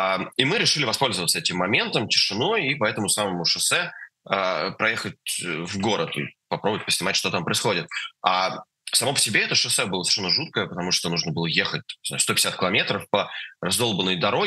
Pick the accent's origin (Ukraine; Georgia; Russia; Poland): Russia; я как россиянин